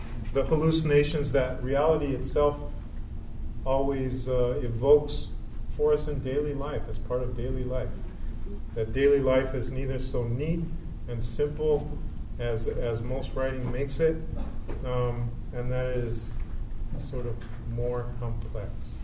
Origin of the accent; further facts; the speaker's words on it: Los Angeles, California, United States; I guess growing up in East LA, East LA was for a long time the Jewish neighborhood of Los Angeles